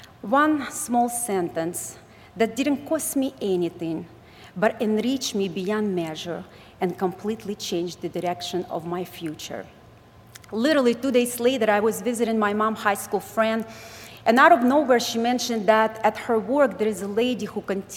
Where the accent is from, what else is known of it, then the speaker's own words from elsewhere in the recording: Ukraine; originally I came from Ukraine. I didn't have a privilege to be raised in a Christian home